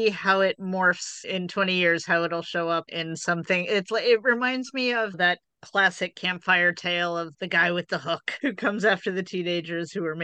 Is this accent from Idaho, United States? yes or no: no; Las Vegas, Nevada, United States; I grew up in Las Vegas.